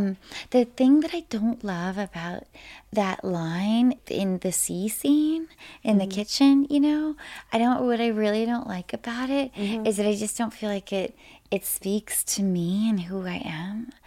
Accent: Washington, United States; I grew up in Washington State

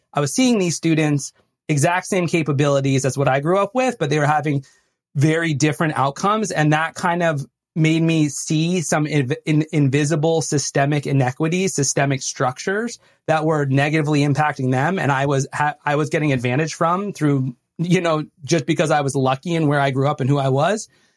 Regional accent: Vermont, United States; moved away as an adult; now in Chicago, United States; I'm from Vermont originally, but and then I go to college in upstate New York. But then after college, I go and move to Chicago

